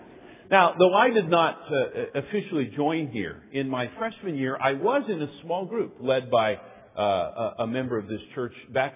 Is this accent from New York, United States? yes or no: no; Los Angeles, California, United States; I grew up in Los Angeles, and I have been, for my life, a big fan of the Dodgers and the Angels.